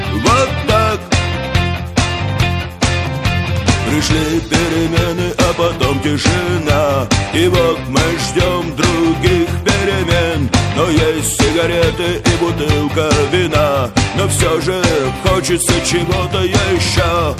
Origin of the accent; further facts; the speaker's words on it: Almaty, Kazakhstan; А я тоже алматинец.